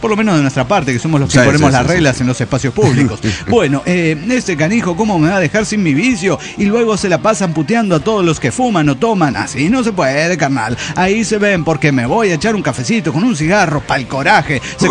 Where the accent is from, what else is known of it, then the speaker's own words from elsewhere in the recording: Orizaba, Veracruz, Mexico; de Orizaba, Veracruz.